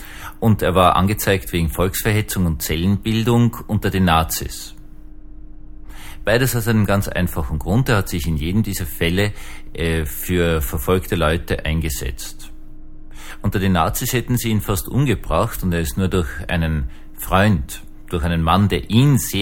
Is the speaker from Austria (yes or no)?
yes; Vienna, Austria; Ich bin 45, bin in Wien aufgewachsen, gut, das ist immer ein bisschen konservativ.